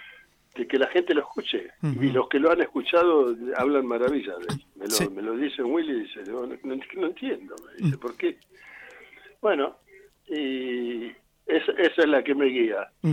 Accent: Argentina; somos argentinos y somos cristianos

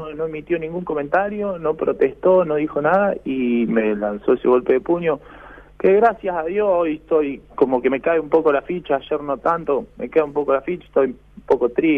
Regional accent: Corral de Bustos, Córdoba, Argentina; yo vivo en un pueblito que no soy de Casilda, soy de Corral de Bustos, Córdoba.

